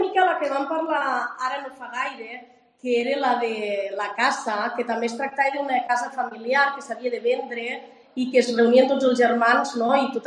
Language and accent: Catalan; Catalonia, Spain; la majoria de la gent, com jo, que som catalanoparlants del dia a dia, tenim un accent bastant característic